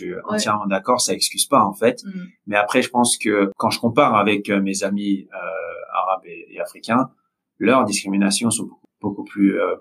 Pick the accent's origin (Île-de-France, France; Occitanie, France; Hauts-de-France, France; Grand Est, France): Île-de-France, France; j'ai grandi en France, en tant que asiatique. En fait, moi, j'ai grandi, dans les banlieues parisiennes où, il y a beaucoup de minorités.